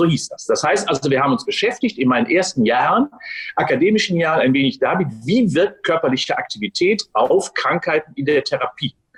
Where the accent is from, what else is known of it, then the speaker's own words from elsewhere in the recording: Unna, North Rhine-Westphalia, Germany; Ja, 18. März 57 geboren in Unna, bin also Westfale. Bin dort aufgewachsen